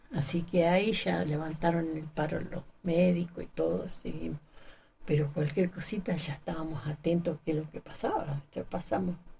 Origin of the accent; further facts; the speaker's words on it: Alto Río Senguer, Chubut, Argentina; ¿sabe que yo soy de Alto Río Senger, el señor?